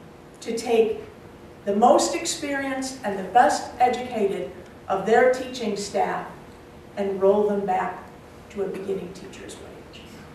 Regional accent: Wisconsin, United States; I was raised in Adams County, which at the time I was there was the second poorest county in this state.

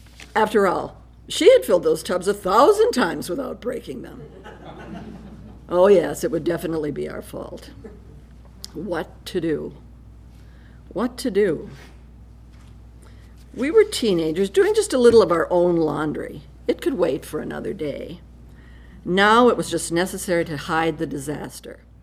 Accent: Brule, Wisconsin, United States; I grew up in Brule, Wisconsin, which is very close to the ports of Duluth and Superior.

